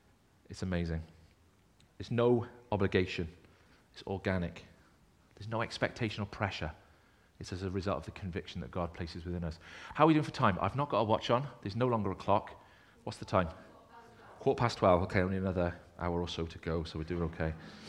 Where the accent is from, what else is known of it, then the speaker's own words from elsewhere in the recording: United Kingdom; We're British, so we say, I'm fine.